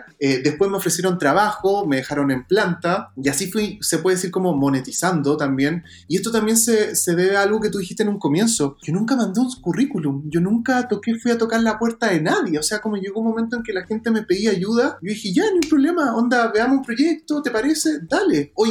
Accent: Chile; Somos los únicos chilenos hasta el día de hoy.

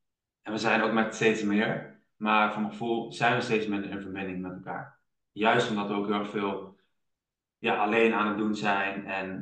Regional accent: Nijmegen, Gelderland, Netherlands; Ik ben 28 jaar oud en ik woon op dit moment in Nijmegen. Ik kom ook uit Nijmegen.

